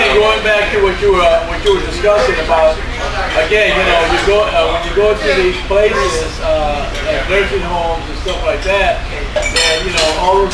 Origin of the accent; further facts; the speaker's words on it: Chicago, Illinois, United States; I remember, you know, growing up in Chicago, in the neighborhood I lived